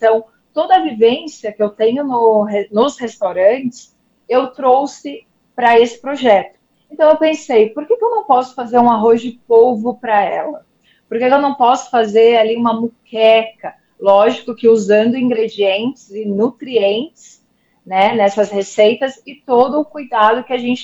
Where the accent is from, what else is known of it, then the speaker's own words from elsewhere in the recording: São Paulo, Brazil; Eu sou do interior de São Paulo.